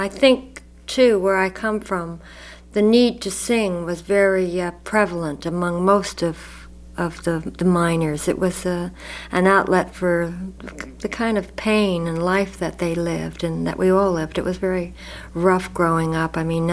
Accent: Pennsylvania, United States; A lot of times I would visit a friend in town who had a radio in this little town I grew up in Pennsylvania

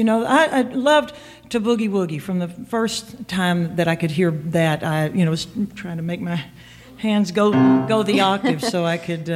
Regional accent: Louisiana, United States; considering that I grew up in Louisiana, but his stuff wasn't really available to us readily in the country

